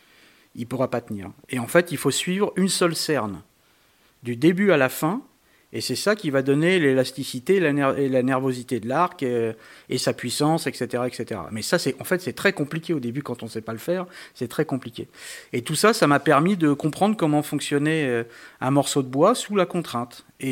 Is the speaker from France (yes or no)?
yes; France; Mais chez nous, en France, tout le monde se servait des arcs.